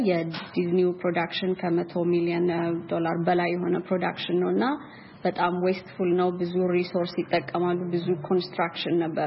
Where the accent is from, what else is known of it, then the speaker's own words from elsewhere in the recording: Addis Ababa, Ethiopia; moved away as an adult; now in United States; ተወልጄ ያደኩት ኢትዮጵያ ነው። አዲስ አበባ ናዝሬት ስኩል ነው እስከ 12ኛ ክፍል ተምሬ ጨረስኩት። እዚህ ሀገር ስመጣ 2004 ነው በዚህ አመተ ምህረት ሶ 14 አመት ሆኖኛል።